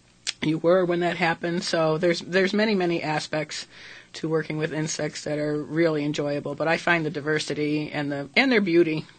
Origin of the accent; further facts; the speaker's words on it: Bristol, Connecticut, United States; I actually didn't want to go back to my hometown in Connecticut for the summer and work in the gun factory again.